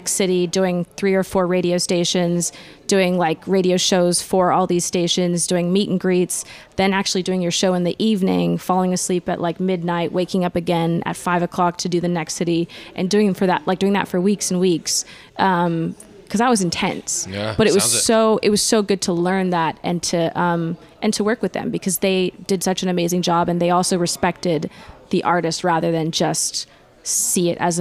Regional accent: Canada; accent: American; even though my accent sounds American, I mean, I grew up in Canada, but I didn't really, like, I'd never really spent that much time in America.

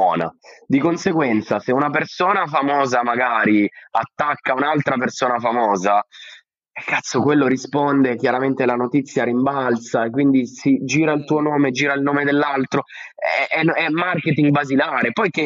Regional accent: Novara, Piedmont, Italy; Malpensa poi sono di Novara, anche dietro casa

